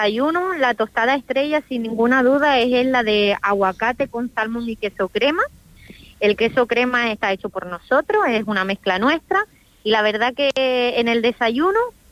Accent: Andalusia, Spain; yo soy andaluza, y ahí en mi tierra...

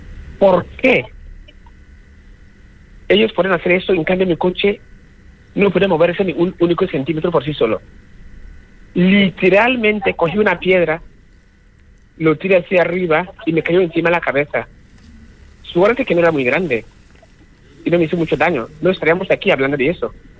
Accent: Ghana; moved away; Yo soy de Ghana, salí de Ghana, correcto.

